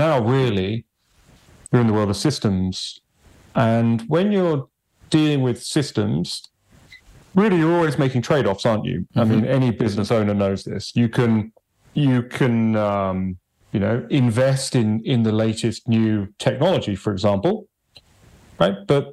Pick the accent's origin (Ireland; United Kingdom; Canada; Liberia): United Kingdom; England; moved away as an adult; now in Los Angeles, United States; You know, I never lived more than 20 miles from where I was born. And I grew up in the English countryside pretty much. And then moved to Los Angeles, which was a bit of a shock.